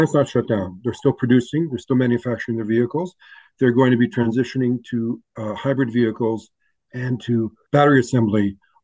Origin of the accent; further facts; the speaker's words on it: Windsor, Ontario, Canada; I grew up in Windsor